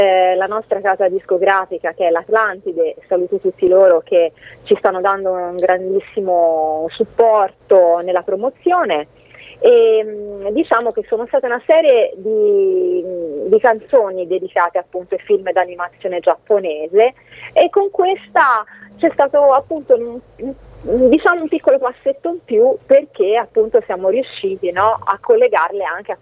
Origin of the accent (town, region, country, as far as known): Lucca, Tuscany, Italy